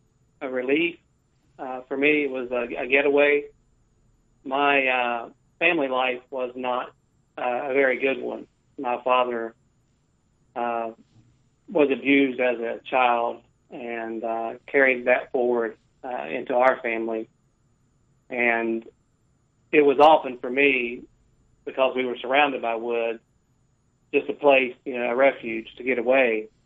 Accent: West Virginia, United States; Danny, I grew up in the woods of West Virginia

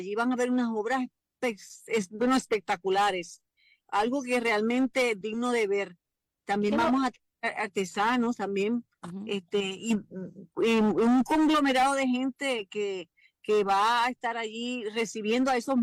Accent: Puerto Rico; lo que realmente somos como puertorriqueños

